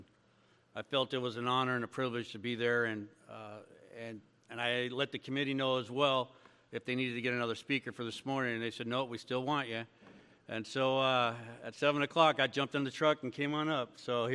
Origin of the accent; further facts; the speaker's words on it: Torrance, California, United States; I grew up in Torrance, South Bay area.